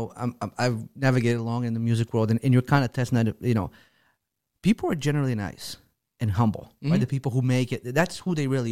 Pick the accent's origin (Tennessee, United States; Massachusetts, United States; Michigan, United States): Tennessee, United States; I grew up in Tennessee, so yeah, it's cornhole for me.